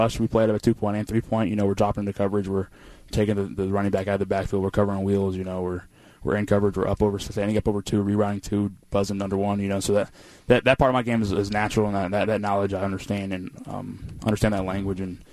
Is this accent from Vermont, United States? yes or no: no; Colorado, United States; also born or lived in Houston, Texas; I'm from Houston originally, but I grew up, did a lot of my living in Colorado.